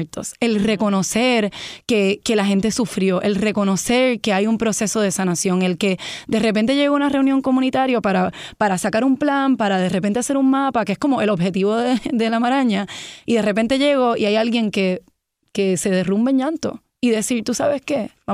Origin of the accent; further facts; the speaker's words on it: Puerto Rico; moved away as an adult; Pues yo me fui de Puerto Rico a los 18 años a estudiar fuera.